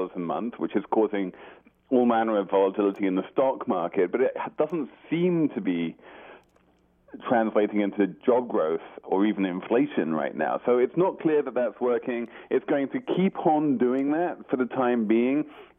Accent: United Kingdom; my home country, if the United Kingdom

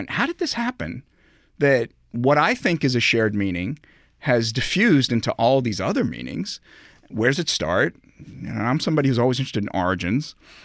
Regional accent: Brooklyn, New York, United States; when I was a kid and I grew up in Brooklyn before there were hipsters there, it was pretty gritty.

